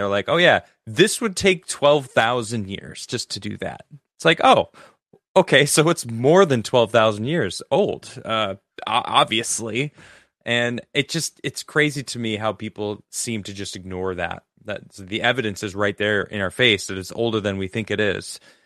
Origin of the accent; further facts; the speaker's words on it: Chicago, Illinois, United States; Like I heard about it a lot growing up in Chicago.